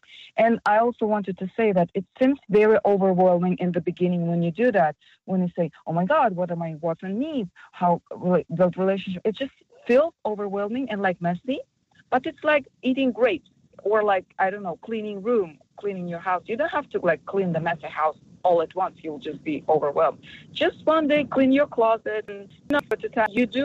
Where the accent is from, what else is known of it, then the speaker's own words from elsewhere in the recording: Kazakhstan; first language Russian; English is a second language; I'm from another country, living in this country. I'm from Kazakhstan. My first language is Russian